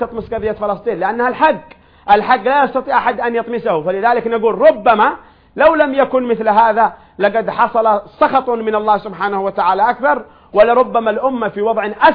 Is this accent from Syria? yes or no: no; Yemen; نحن كيمنيين